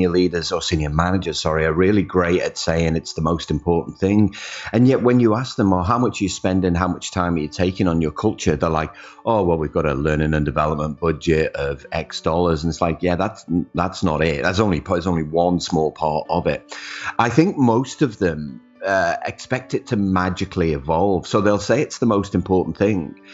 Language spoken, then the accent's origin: English; Liverpool, North West England, United Kingdom; now in Australia; I'm originally from Liverpool in the UK, home of the …, of course.